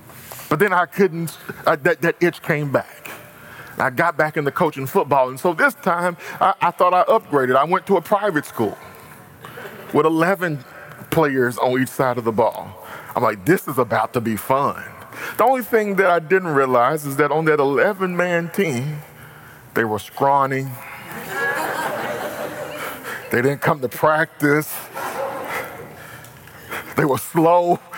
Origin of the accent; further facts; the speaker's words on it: Texas, United States; and then on top of that, I'm from Texas, okay? So we think we're it when it comes to football.